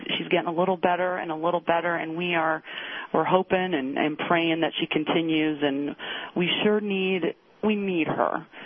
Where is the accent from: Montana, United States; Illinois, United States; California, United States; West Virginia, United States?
Montana, United States; as you may know, I grew up in Montana, and there's a pretty good libertarian bent.